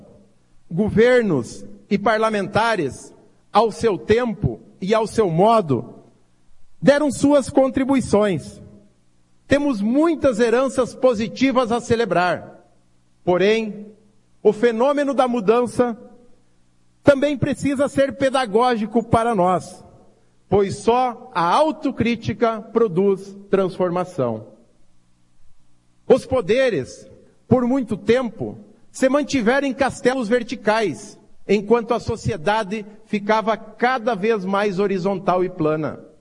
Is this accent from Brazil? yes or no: yes; Santo Augusto, Rio Grande do Sul, Brazil; a comitiva lá da minha cidade de Santo Augusto e de várias regiões do Estado